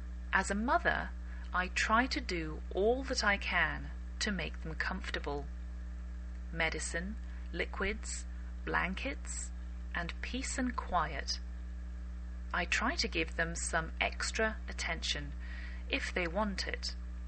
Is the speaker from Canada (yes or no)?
no; England, United Kingdom; I'm English, and I bring you A Cup of English twice a week